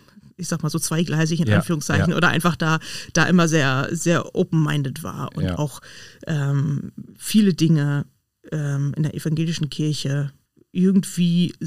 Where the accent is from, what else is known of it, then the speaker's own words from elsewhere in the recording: Ganderkesee, Lower Saxony, Germany; Diaspora-Gemeinde, also ich bin in Ganderkesee aufgewachsen, wo ja die Katholiken auch eher in der Minderheit sind.